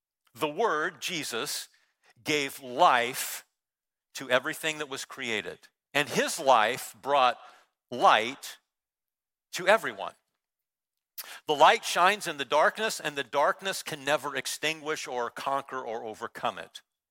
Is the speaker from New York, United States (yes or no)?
no; California, United States; I grew up in Southern California. The mountains were about 40 minutes away. The beach was about 30 minutes away.